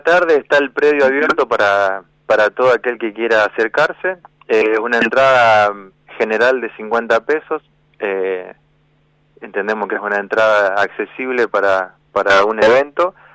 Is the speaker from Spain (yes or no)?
no; Colonia Belgrano, Santa Fe, Argentina; mi novia, que es Fabiana Mancilla, y yo, y somos de Colonia Belgrano, en realidad.